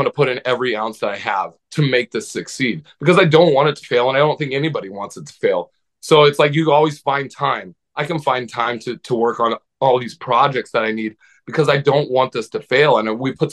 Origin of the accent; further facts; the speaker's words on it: Nebraska, United States; I was a kid growing up in Nebraska.